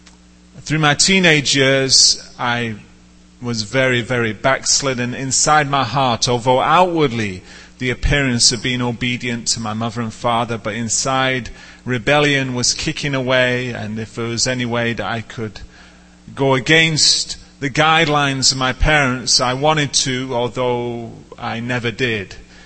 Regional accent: England, United Kingdom; born there; Pastor Jarvis had mentioned that I was born in England, and that is where I also found the Lord, in the UK.

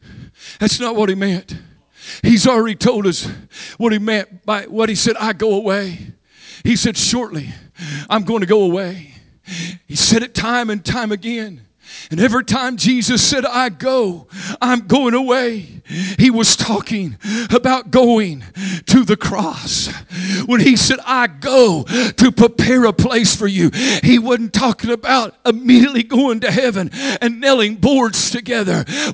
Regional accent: Oklahoma, United States; Let me tell you, I was raised in Oklahoma, and we had an expression, oil mansions.

